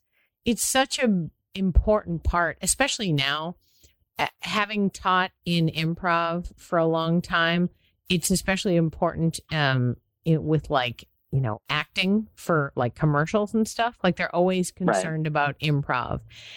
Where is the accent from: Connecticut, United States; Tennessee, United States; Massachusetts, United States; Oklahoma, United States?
Massachusetts, United States; Boston; Also, I'm from Boston, so I remember when Dane Cook started doing stuff